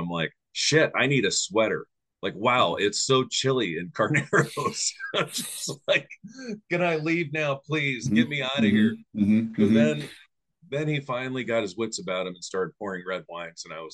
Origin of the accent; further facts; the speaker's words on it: New York, United States; now in Missouri, United States; I give my wife this look like 20 years in Missouri, and you tell this guy I'm from New York.